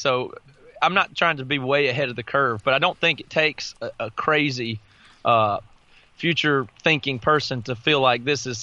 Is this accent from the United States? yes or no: yes; the South, United States; I grew up in the South. There's a church every 5 seconds away from each other.